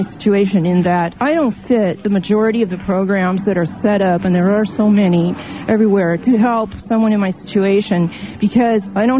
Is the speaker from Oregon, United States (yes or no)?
yes; Portland, Oregon, United States; although I was born and raised in Portland, I've traveled all over the United States extensively